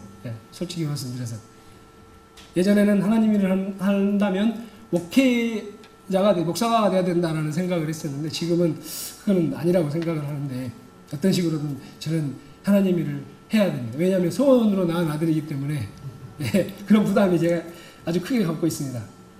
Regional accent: Sinan, South Jeolla, South Korea; born there; 저는 전라도 저쪽 신안 아주 꼴짝에서 태어났습니다. 섬에서.

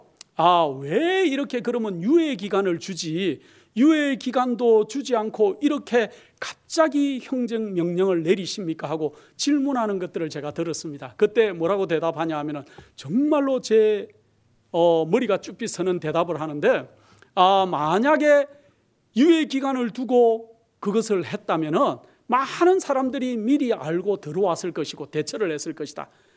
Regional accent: South Korea; now in United States; 혹시 우리 고국 한국에 계시는 분들은 피부로 덜 느껴지실지는 모르겠습니다. 그러나 저희는 이민자들이고 미국에 살고 있는 사람이기 때문에

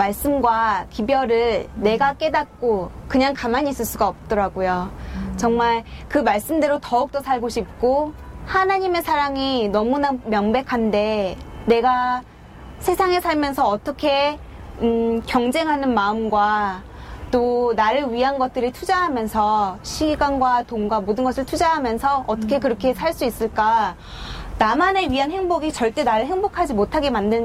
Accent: Canada; 저도 캐나다에서 자랐고

